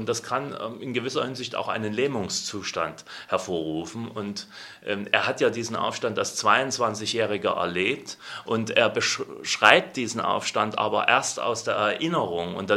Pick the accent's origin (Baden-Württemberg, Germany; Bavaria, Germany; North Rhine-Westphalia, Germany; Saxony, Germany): Saxony, Germany; Chemnitz; also born or lived in Poland; Also ich komme ursprünglich aus Chemnitz und habe auch auf dem Gymnasium bereits 2 slawische Sprachen gelernt.